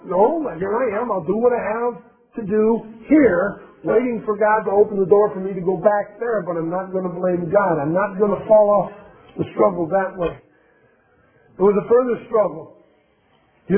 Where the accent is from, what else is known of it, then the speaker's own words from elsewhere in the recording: Michigan, United States; You know, growing up in Michigan, there were times when we'd get this much snow.